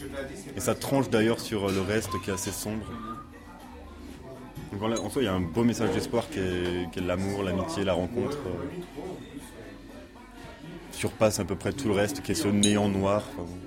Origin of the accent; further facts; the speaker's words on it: Dijon, Bourgogne-Franche-Comté, France; now in Grenoble, France; je viens de Dijon